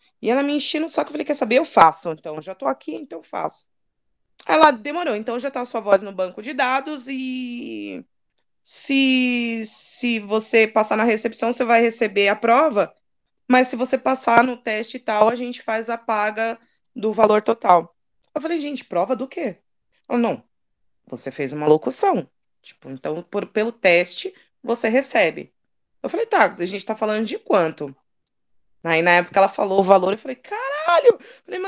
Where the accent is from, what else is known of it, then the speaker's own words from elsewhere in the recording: São Paulo, Brazil; eu tô na Zona Sul faz pouco tempo, assim, eu cresci, minha adolescência foi no Jaraguá, né? E quando eu mudei pro Jaraguá, eu era uma estranha no ninho. Eu morava há 14 anos numa favela chamada Sucupira, que tinha na Zona Norte, no Jardim Peri, né?